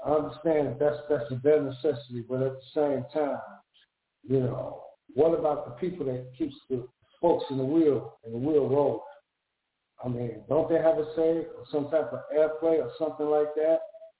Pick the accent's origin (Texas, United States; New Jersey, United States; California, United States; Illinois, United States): Illinois, United States; Chicago; I've been born and raised in Chicago my whole life, and I never thought, because this is a beautiful place, man.